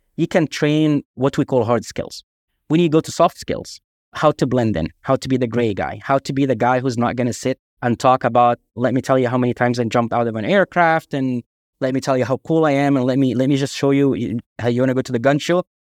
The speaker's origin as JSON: {"language": "English", "country": "Egypt", "said": "I'm from Egypt."}